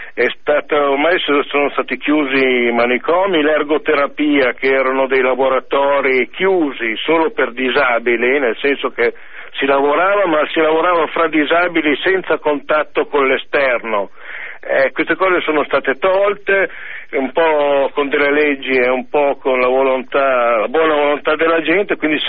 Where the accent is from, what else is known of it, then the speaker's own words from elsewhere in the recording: Suzzara, Lombardy, Italy; al mio paese, che è Suzzara, appunto, in provincia di Mantova